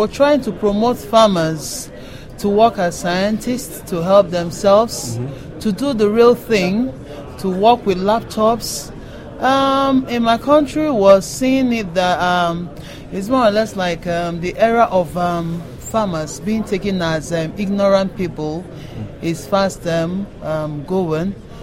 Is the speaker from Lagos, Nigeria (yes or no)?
no; Imo, Nigeria; I'm from Nigeria, that's West Africa. I'm from Imo State, precisely.